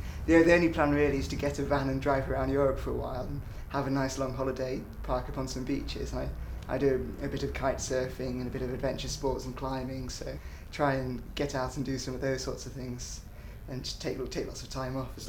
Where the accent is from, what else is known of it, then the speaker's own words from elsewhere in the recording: Oxford, South East England, United Kingdom; I am 25 and I come from Oxford.